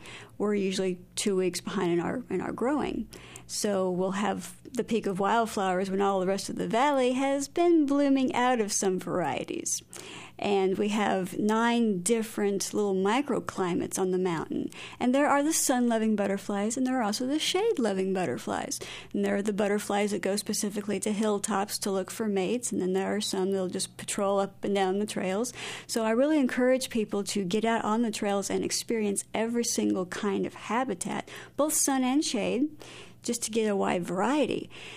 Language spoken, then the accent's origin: English; Iowa, United States; born or raised there